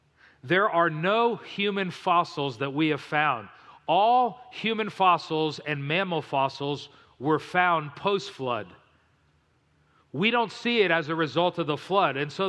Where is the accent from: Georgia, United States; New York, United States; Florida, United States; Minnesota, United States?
Florida, United States; Miami; In fact, I grew up in South Florida in Miami, so we really didn't get a change of seasons.